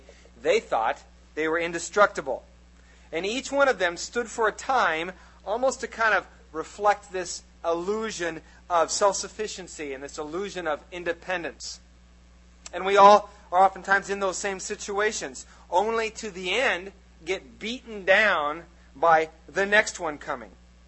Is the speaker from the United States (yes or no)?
yes; United States; Hey, I love being American. I really do. I don't want to live in any other country on earth.